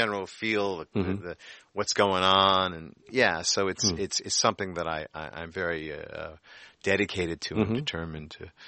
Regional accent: New York, United States; But they can be. I'm a New Yorker.

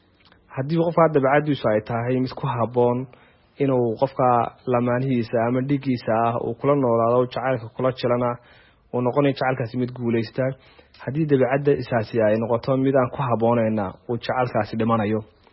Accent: Hargeisa, Maroodi Jeex, Somalia; waxaan ku dhashay oo ku barbaaray magaalada Hargeysa.

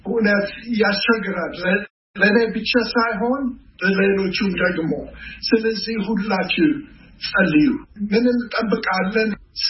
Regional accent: United States; እኔ አሜሪካዊ ነኝ፣ ግን ኢትዮጵያ ዳግም ይቆጥራለሁ።

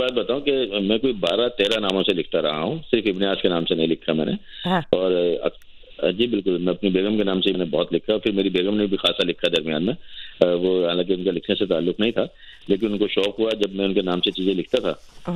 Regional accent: Punjab, Pakistan; now in Karachi, Pakistan; تو میرا بچپن اور یہ سب پنجاب میں ہی گزرا.

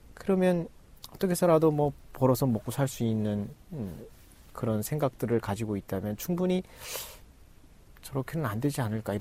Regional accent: North Korea; now in South Korea; 아 아니요 저 북한에서 왔는데요

